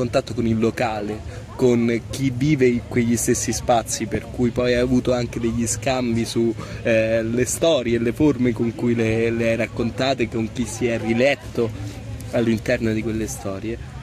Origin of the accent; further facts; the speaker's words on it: Rome, Lazio, Italy; Io sono romano e quindi mi sento di parlare per Roma, per la città che vivo e da quando sono nato, che ho visto trasformarsi continuamente